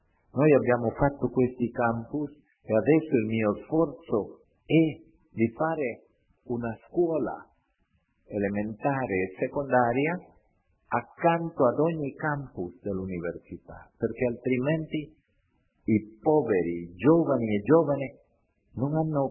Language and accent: Italian; Honduras; Italian is a second language; vedendo quella tragedia nel mio paese di un'università che ogni volta, che fu buonissima, per legge in Honduras non potevamo avere università private